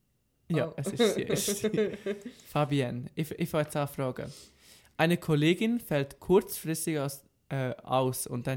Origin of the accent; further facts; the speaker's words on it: Aarau, Aargau, Switzerland; born there; Wir sind beide in Aarau geboren. So lustig.